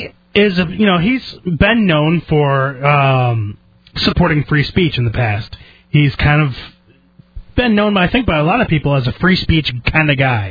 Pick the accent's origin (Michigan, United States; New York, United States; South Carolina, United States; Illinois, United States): New York, United States; I've listened to Stern in the past because I'm originally from the New York area.